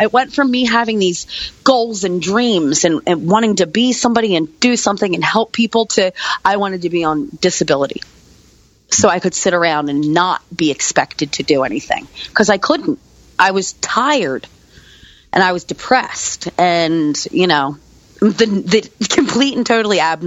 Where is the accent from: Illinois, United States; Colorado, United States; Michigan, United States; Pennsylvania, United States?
Pennsylvania, United States; but I'm from Pennsylvania. It wasn't going to happen here.